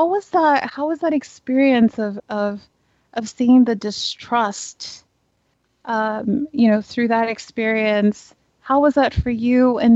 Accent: Mexico; English is a second language; I would tell people, I'm Mexican from Mexico, but sometimes they wouldn't believe me.

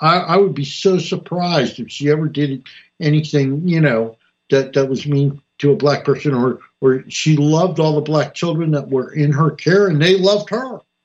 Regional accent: New Jersey, United States; I grew up in North New Jersey, and her and her friends used to, we were poor and we lived in a little place

